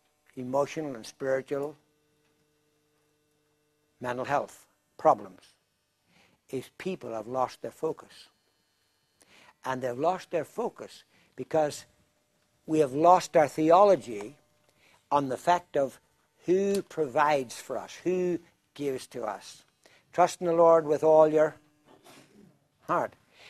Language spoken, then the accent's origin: English; Ireland; being Irish, if I paid $350, I'd have a bigger problem than when I started.